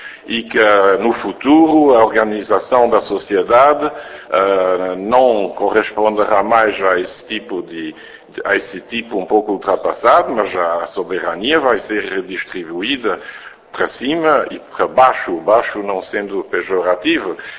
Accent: Belgium; Portuguese is a second language; como belga

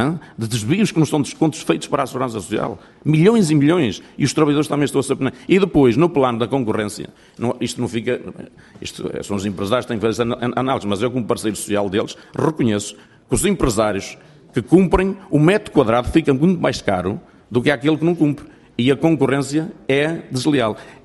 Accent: Porto, Portugal; eu vim do Porto

